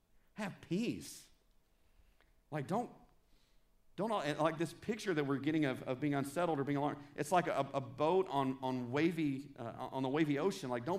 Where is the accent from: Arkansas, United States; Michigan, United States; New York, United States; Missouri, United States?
Arkansas, United States; I'm from South Arkansas, right? From Central, just Arkansas in general.